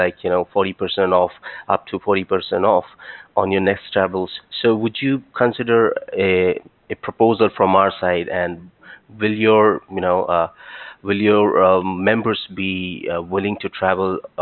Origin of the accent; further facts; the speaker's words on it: Ipswich, Queensland, Australia; No, I'm from Ipswich, so I do not have the idea